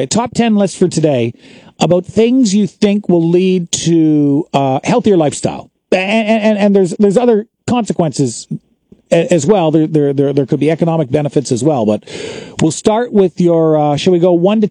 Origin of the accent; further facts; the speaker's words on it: London, Ontario, Canada; growing up in London, it's an island in the middle of farm country.